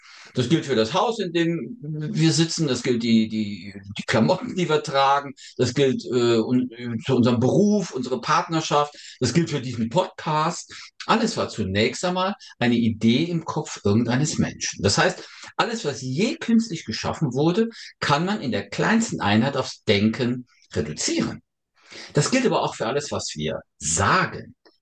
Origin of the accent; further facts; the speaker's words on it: Saarland, Germany; ich habe das studiert in Saarbrücken, übrigens, bin ja Saarländer.